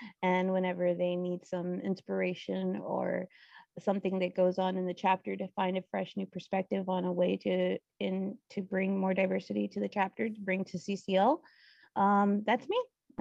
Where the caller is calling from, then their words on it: Texas, United States; That is the way it's pronounced. And I am calling from the Rio Grande Valley, which is on the right on the Tex-Mex border.